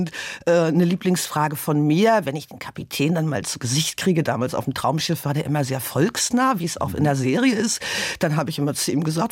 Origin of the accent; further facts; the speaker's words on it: Baltic coast, Germany; Ich bin an der Ostsee aufgewachsen, mich haben Schiffe schon immer fasziniert.